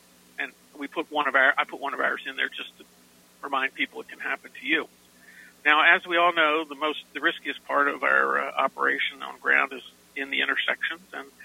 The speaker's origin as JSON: {"language": "English", "region": "Northeast", "country": "United States", "tie": "born or raised there", "said": "I grew up in the Northeast, so I can drive in snow"}